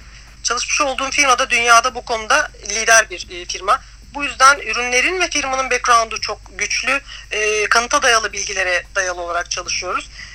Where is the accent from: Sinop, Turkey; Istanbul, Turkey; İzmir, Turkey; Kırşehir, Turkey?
İzmir, Turkey; Karşıyaka; Türkiye'de ve İzmir'de yaşıyorum. Karşıyaka'lıyım.